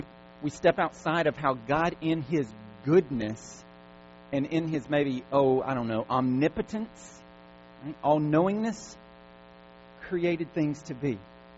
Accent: United States; because, you know, we're American, and so we just have this rugged individualism

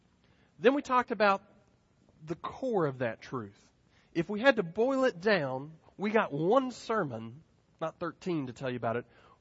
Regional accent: Denver, Colorado, United States; And I come, most of y'all know, I'm from Denver.

